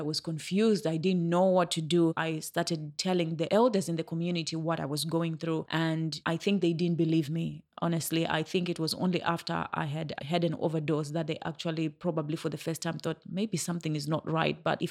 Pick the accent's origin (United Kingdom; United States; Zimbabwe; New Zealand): Zimbabwe; Growing up in Zimbabwe, I had seen so much domestic violence and abuse, you know, in my community, in my suburb, in families, relatives.